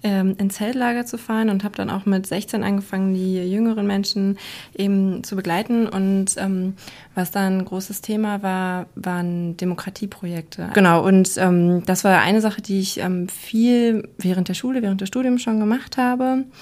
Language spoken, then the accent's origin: German; Dortmund, North Rhine-Westphalia, Germany; Also ich komme aus Dortmund